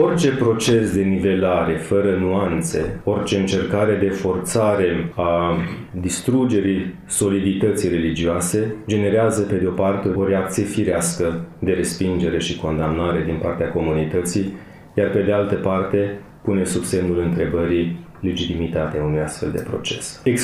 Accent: Bucovina, Romania; eu sunt bucovinean

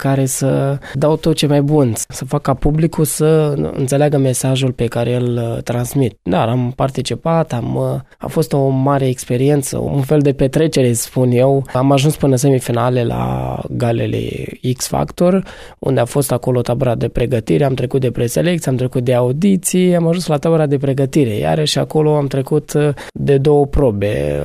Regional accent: Iași, Iași County, Romania; sunt din Iași, sunt solist la Palatul Copiilor.

